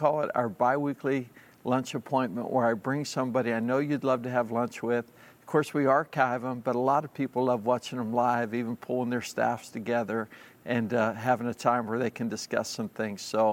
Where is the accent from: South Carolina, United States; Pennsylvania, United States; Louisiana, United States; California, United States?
Pennsylvania, United States; which, by the way, is where the Pittsburgh Pirates train. I grew up near Pittsburgh.